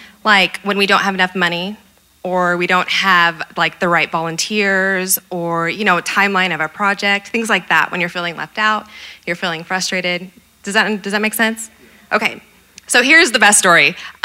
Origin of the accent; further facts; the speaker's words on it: Boise, Idaho, United States; I grew up in Boise, so that's why there's no cheers in here.